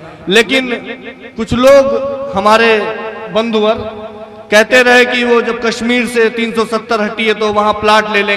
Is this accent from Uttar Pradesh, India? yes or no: yes; Shahjahanpur, Uttar Pradesh, India; मैं भी शाहजहांपुर से आता हूँ, मैं जानता हूँ शाहजहांपुर किसकी धरती है